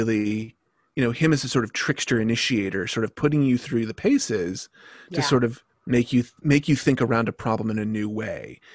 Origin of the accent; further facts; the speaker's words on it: the South, United States; Well, so I grew up in the South. So a lot of my framework for folk magic is the South. But I currently live in what would be called kind of Pennsylvania Dutch or Pennsylvania German country.